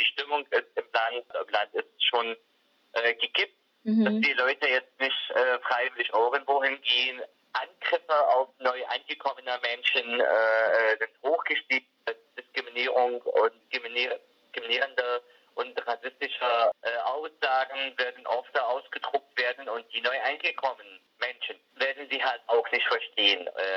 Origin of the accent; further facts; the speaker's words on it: Syria; now in Germany; bei uns war es als Syrer ein Bonus, dass wir aus Syrien kommen